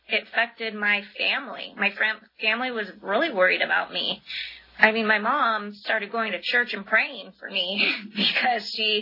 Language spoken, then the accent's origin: English; Visalia, California, United States; I grew up in Visalia, and then I decided that my ticket out of Visalia was going to be to get into college.